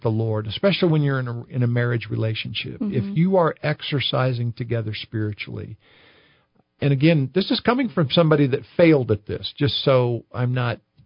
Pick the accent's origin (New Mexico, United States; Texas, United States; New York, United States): New Mexico, United States; So I'm a native New Mexican, and I was raised in the Catholic Church.